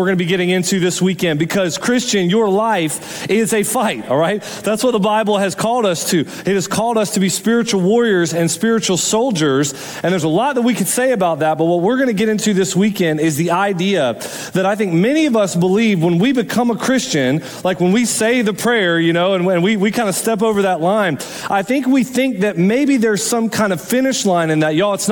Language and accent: English; Florida, United States; I'm from Florida, so y'all are a bunch of ACC people. I'm an SEC person, okay?